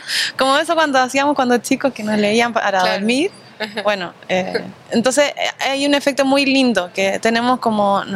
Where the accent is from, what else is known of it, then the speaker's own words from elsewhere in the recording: Santiago, Santiago Metropolitan Region, Chile; now in Buenos Aires, Argentina; Y hasta que vivía en Chile, tenía varios tipos de productos